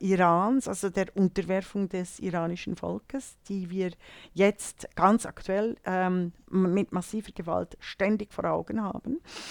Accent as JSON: {"language": "German", "region": "Bavaria", "country": "Germany", "said": "ich kämpfe sowieso als Bayerin wahrscheinlich früher oder später für die Abspaltung von Bayern, von Deutschland."}